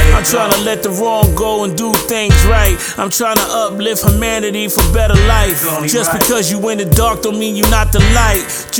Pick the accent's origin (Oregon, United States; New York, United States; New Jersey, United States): New York, United States; Brooklyn; Born and raised in Brooklyn, state of New York.